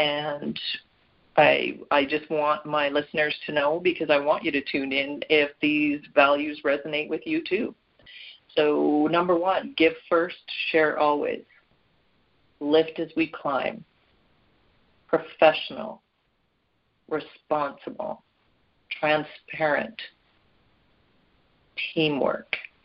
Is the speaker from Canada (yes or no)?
yes; Canada; Canada, my home country